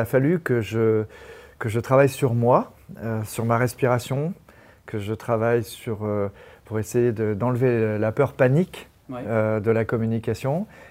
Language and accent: French; Landerneau, Brittany, France; born there; Je suis né à Landerneau, Finistère Nord.